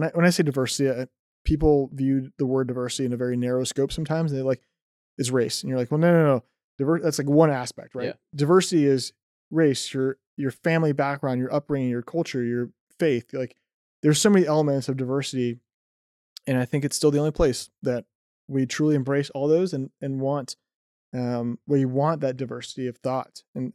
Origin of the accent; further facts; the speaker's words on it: United States; born there; obviously I'm biased because I was born in America and I served in the military.